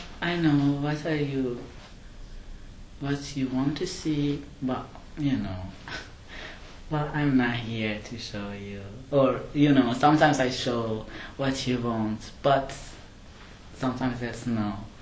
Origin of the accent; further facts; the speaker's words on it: Iran; I'm also from the south of Iran, which is like very close to the to Iran.